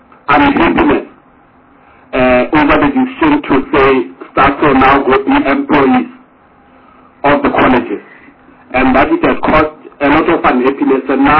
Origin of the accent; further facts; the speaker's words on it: Limpopo, South Africa; And it has very little to do with the fact that I'm from Limpopo